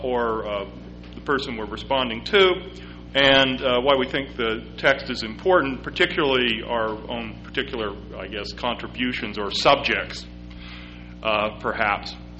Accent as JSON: {"language": "English", "region": "Utah", "country": "United States", "tie": "born or raised there", "said": "I grew up in Utah, and so I'm a Mormon."}